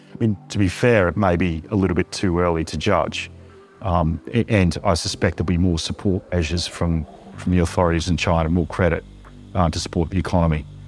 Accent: Australia; we're short consumer discretionary stocks in my home country, Australia.

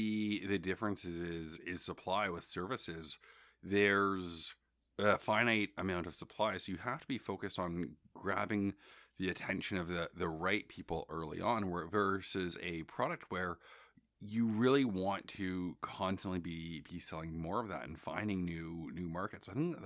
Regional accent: Toronto, Ontario, Canada; Well, I'm from Toronto, so I got to say the food.

